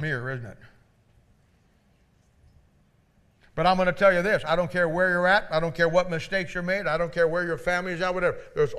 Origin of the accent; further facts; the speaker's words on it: Ohio, United States; I grew up in Amish country. Canton, Ohio, to the north has Hartville. Down to the south, it's all Amish.